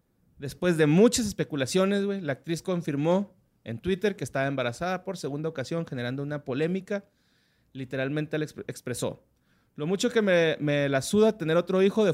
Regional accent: Mexico; Porque soy mexicano.

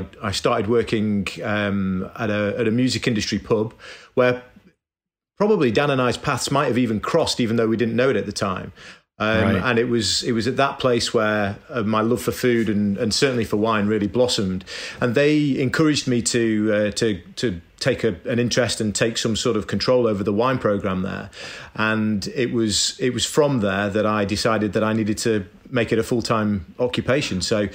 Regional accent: Manchester, North West England, United Kingdom; Well, I grew up in Manchester in Northern England, and I grew up in a working class family, but with a father who'd done quite well for himself despite his modest roots.

